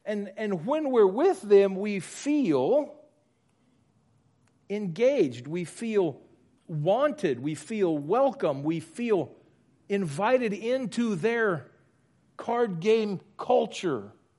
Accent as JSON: {"language": "English", "region": "Louisiana", "country": "United States", "tie": "born or raised there", "said": "We grew up in Louisiana, and so when we grew up in Louisiana, you take the passage about getting together and eating and drinking and barbecuing and having a good time, you take that very seriously."}